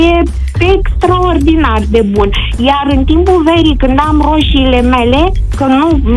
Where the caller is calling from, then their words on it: Buzău, Buzău County, Romania; sunt din Buzău.